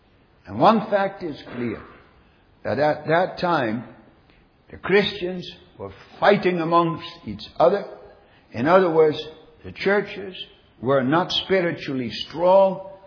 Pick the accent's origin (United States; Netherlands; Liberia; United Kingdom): Netherlands; moved away; when people immigrated, you know, you come here, like I came from the Netherlands, and you're totally cut off from your roots.